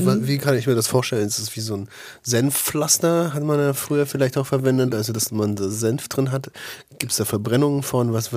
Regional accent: Siberia, Russia; Nein, ich komme aus Sibirien und da ist das so ein Ding mit den Jahren und der Bezeichnung, der tierische Bezeichnung der Jahre.

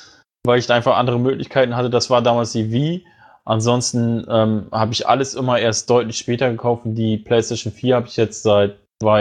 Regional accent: Bremen, Germany; Ich komme ja nun aus dem Bundesland Bremen

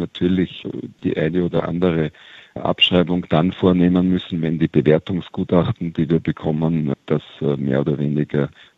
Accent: Austria; Also wir als Österreicher, für uns ist es die zweitgrößte Stadt Graz

